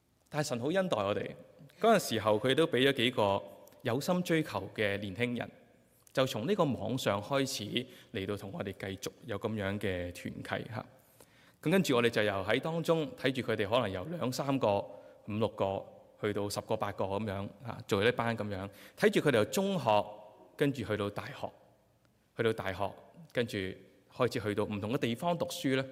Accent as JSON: {"language": "Chinese", "region": "Guangdong", "country": "China", "accent": "Cantonese", "said": "可能我们广东话呢，讲这个彼此埋怨呢"}